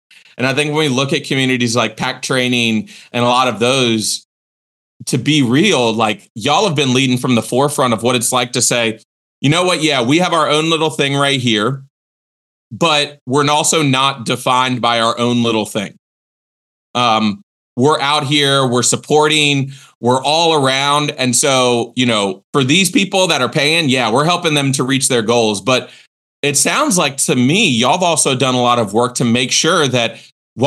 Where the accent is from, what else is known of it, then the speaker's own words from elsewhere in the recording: Virginia Beach, Virginia, United States; folks know now that I grew up in Hampton Roads. I went to Salem High School in Virginia Beach and moved away, did my undergrad, did my graduate school.